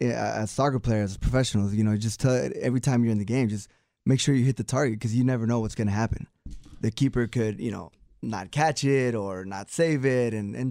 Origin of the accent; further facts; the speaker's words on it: Houston, Texas, United States; I'm born and raised in Houston. My parents are from El Salvador.